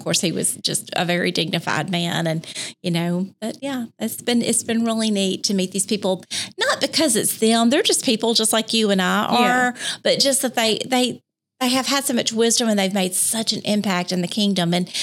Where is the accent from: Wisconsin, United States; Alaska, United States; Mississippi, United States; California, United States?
Mississippi, United States; Biloxi; I'm from the Mississippi Gulf Coast. I'm from Biloxi.